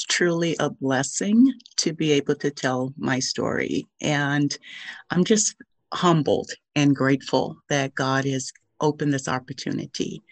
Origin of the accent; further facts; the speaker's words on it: the South, United States; Growing up in the South, you can only imagine the good cooking that my mom would provide.